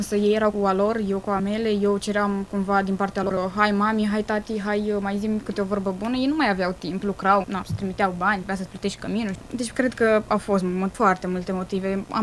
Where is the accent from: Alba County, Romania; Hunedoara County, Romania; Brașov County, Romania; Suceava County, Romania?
Suceava County, Romania; Suceava; pentru că eu sunt din Suceava